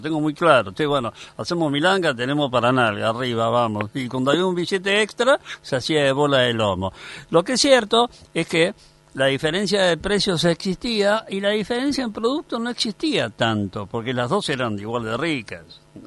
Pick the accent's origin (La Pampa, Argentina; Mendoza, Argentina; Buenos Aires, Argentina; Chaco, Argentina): Buenos Aires, Argentina; yo lo digo como porteño que soy